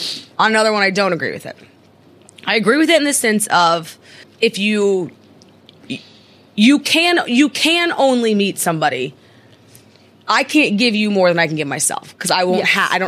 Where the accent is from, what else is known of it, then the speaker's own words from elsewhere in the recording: Midwest, United States; I'm from the Midwest, Alana.